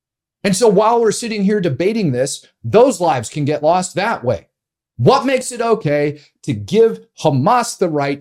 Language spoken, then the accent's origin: English; United States; And not only myself as an American, but if you're watching this from Israel, if you're watching this from anywhere in the world, you should be pissed off.